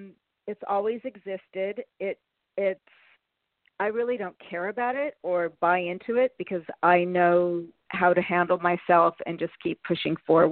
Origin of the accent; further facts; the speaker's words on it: Palm Springs, California, United States; because I grew up in Palm Springs.